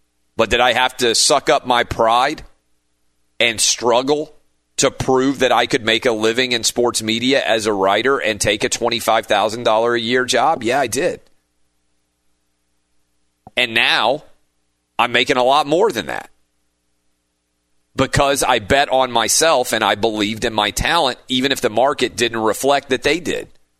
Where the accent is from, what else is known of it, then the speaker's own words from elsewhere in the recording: Nashville, Tennessee, United States; somebody called me up in my hometown of Nashville and they offered me a local radio show